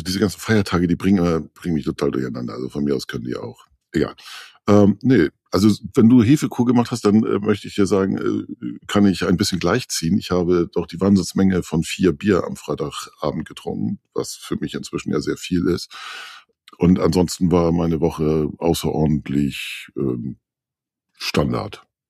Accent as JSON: {"language": "German", "town": "Kiel", "region": "Schleswig-Holstein", "country": "Germany", "said": "Ich bin Kieler, ne?"}